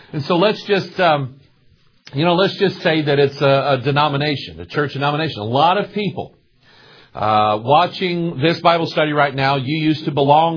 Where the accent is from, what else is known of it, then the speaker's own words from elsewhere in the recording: Arkansas, United States; born there; You have to remember, I was born in Arkansas. We don't talk right.